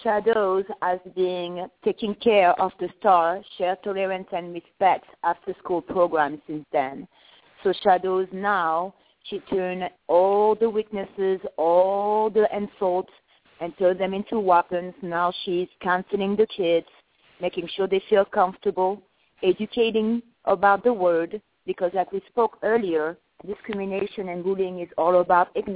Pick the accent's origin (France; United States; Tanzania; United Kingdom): France; I am from France. I'm from Europe, but my parents are both black.